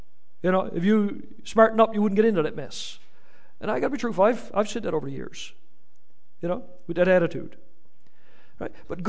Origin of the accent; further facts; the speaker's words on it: Newfoundland and Labrador, Canada; I'm from Newfoundland. What do you expect?